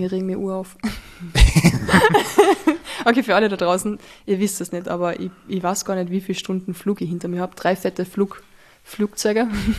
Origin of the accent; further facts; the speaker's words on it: Carinthia, Austria; aber ich komme aus Kärnten, ist eh schon zu spät.